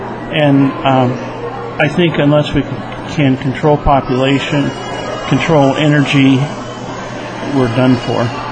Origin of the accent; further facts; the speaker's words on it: Watertown, New York, United States; I'm from Watertown, New York. It's the eastern end of Lake Ontario.